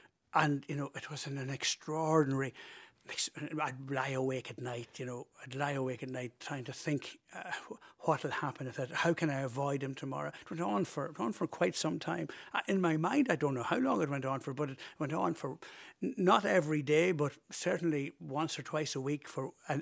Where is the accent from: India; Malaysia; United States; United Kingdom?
United Kingdom; Northern Ireland; I was from the country going into a town, you know. I was from Fermanagh going into Tyrone.